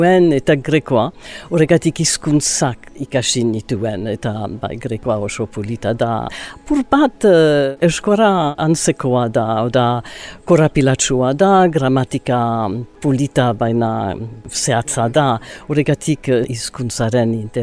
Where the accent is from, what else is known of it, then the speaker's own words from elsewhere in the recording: Ciboure, Nouvelle-Aquitaine, France; Basque is a second language; also born or lived in New York, United States; eta bo, New Yorken jaio nintzen, baina txikitan Zibururra joan nintzen, burasoekin, eta haiek Ziburun bizi ziren, urte asko, hamar urte, gora bera, eta Ziburuko eskolara joan nintzen, eta bo, gero Amerikara itzuli ginen, eta gero Londresara joan nintzen